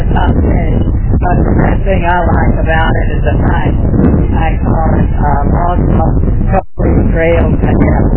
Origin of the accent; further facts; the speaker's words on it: San Pedro, California, United States; Yeah, I'm from San Pedro.